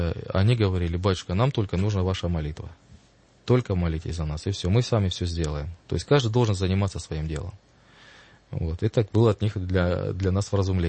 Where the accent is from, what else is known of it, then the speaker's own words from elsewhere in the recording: Luhansk, Luhansk Oblast, Ukraine; Я из Луганска, да